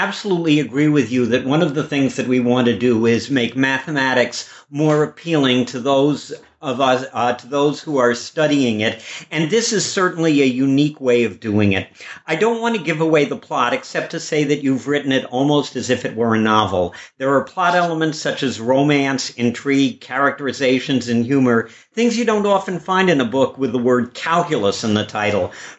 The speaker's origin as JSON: {"language": "English", "town": "Chicago", "region": "Illinois", "country": "United States", "tie": "born or raised there", "said": "And also, I grew up in Chicago, where there was a Polynesian restaurant called Don the Beachcomber."}